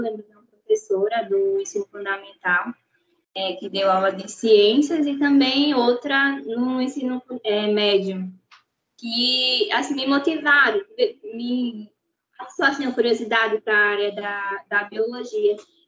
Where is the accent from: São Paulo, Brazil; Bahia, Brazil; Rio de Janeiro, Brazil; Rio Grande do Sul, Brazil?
Bahia, Brazil; Paulo Afonso; sou daqui de Paulo Afonso.